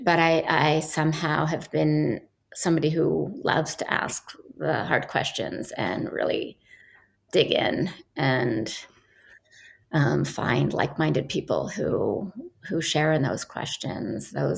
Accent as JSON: {"language": "English", "town": "Washington", "region": "District of Columbia", "country": "United States", "tie": "born or raised there", "said": "And I was raised in Washington, D.C. in the States."}